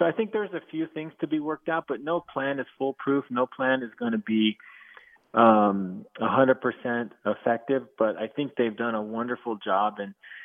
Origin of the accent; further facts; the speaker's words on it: New Mexico, United States; from my home state of New Mexico